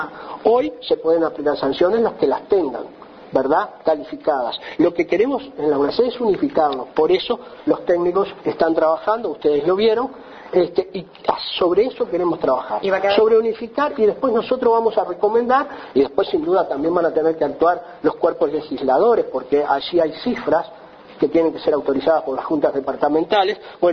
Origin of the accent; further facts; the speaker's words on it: Uruguay; Lo que pasa es que la gente, cuando está bien informada, los uruguayos somos inteligentes, nos queremos y nos ayudamos entre todos, eso no cabe duda.